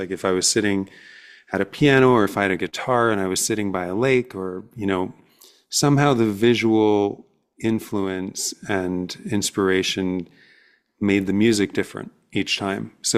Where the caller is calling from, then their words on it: Toronto, Ontario, Canada; I am Canadian. So I'm talking to you from Toronto, Canada